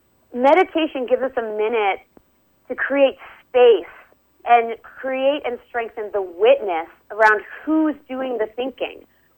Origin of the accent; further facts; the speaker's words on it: East Coast, United States; I'm from the East Coast originally. I've been, you know, grew up like playing in the woods.